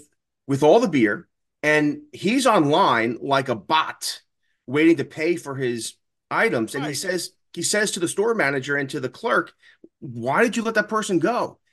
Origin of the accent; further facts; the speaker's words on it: Bronx, New York, United States; Now, mind you, Andrew and I are originally from New York. I grew up in the Bronx, and I grew up in the Bronx during the bad old days, 1977 blackouts and riots, high crime.